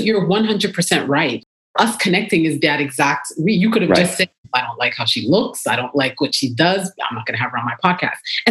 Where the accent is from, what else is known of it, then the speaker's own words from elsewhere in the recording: Toronto, Ontario, Canada; You knew that I was from Toronto before we even came on that podcast, right?